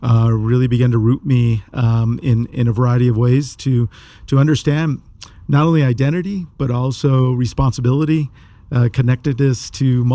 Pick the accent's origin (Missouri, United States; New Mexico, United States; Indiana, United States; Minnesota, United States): New Mexico, United States; Las Vegas; I'm originally from Las Vegas, New Mexico, Vegueño de corazón. And being from northern New Mexico, in this case, northeastern New Mexico, you know, you grow up within an amazing culture